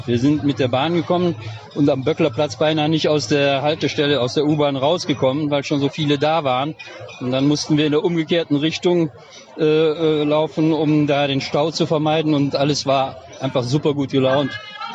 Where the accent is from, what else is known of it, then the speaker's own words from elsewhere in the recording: Leichlingen, North Rhine-Westphalia, Germany; Also wir kommen aus Leichlingen, einem kleinen Ort